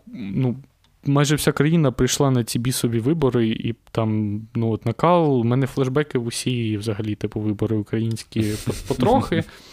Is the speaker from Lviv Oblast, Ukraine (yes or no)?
no; Crimea, Ukraine; І ми говорили, я от з Криму